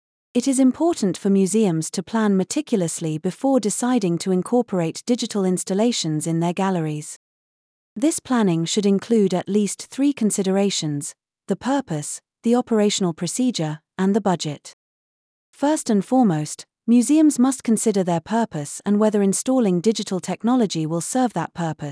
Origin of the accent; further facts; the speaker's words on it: Indonesia; I visited several museums in Indonesia, my home country, where I am collecting data for my research